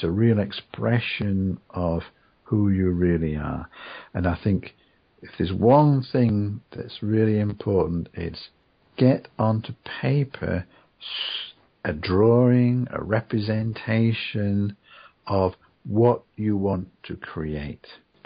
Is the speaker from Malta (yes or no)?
no; England, United Kingdom; you know, we're English and we're very, very, we're not good at putting ourselves forward.